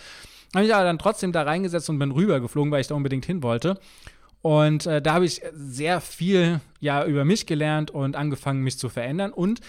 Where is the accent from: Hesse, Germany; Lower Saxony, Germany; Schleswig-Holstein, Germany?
Hesse, Germany; Langen; also born or lived in United States; Also ich bin in Langen aufgewachsen, das ist etwas südlich von Frankfurt